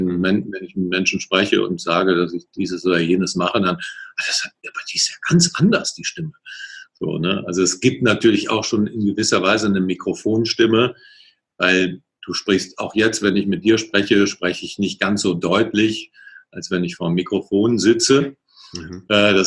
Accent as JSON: {"language": "German", "region": "North Rhine-Westphalia", "country": "Germany", "said": "ich komme hier aus der Ecke, Köln und Umgebung, ich spreche Hochdeutsch."}